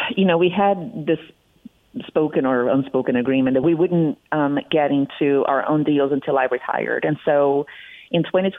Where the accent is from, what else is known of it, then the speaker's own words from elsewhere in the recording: Brazil; now in United States; So I think at this point I'm more American than Brazilian, but I would say the Brazilian culture never leaves you. I come from a big Italian family.